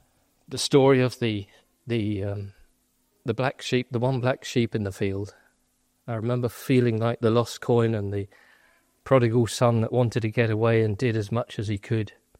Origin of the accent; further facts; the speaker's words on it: Sheerness, South East England, United Kingdom; It was a delightful place called Sheerness.